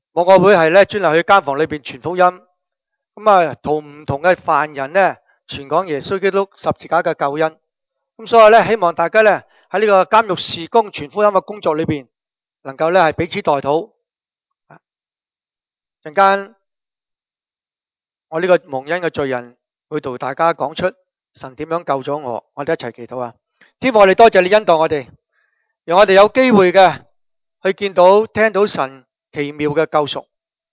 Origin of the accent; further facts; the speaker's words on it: China; 我中国人